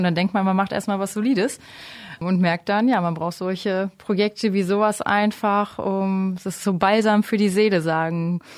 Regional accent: Lübbecke, North Rhine-Westphalia, Germany; Ich komme aus Lübbecke. Also Kreis Minden-Lübbecke, ein bisschen angereist hierhin

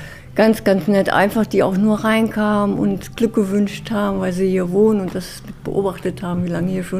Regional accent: Stadthagen, Lower Saxony, Germany; Ich komme aus Stadthagen, also habe in Hannover auch gearbeitet

